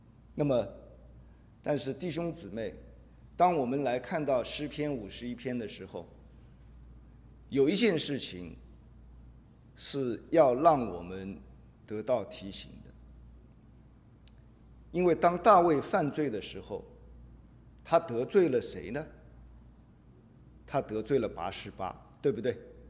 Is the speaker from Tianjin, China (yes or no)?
no; Shanghai, China; 我是上海人，所以我们上海有一句话哦，其实我们讲普通话的时候，讲国语的时候也常常讲作孽啊